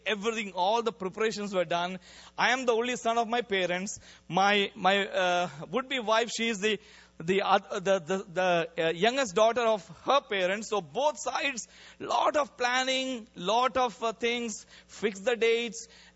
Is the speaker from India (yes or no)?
yes; North India, India; In fact, I grew up in North India.